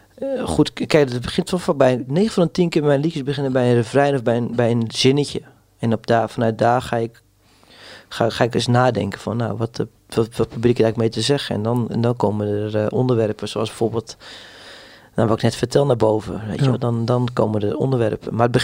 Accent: Hoorn, North Holland, Netherlands; Maar toen gingen we live spelen en in Horen, waar ik vandaan kom, ja, daar had je gewoon heel veel goede muzikanten.

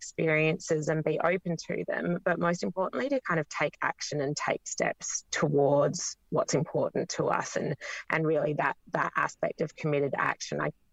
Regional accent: Adelaide, South Australia, Australia; So I grew up in Adelaide. I grew up in Prospect, which we kind of always joked was about 20 minutes from everywhere within Adelaide, but had no connections to farming when I was growing up.

